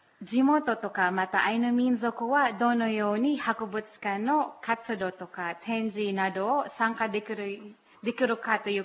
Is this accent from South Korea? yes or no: no; Sorsogon, Bicol Region, Philippines; now in Japan; もともと私のふるさとはマニラの南ところにある町です。